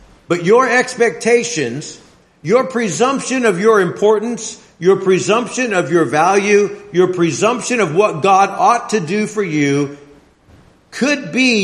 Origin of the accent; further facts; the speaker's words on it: United States; Well, I'm an American and I live in a different society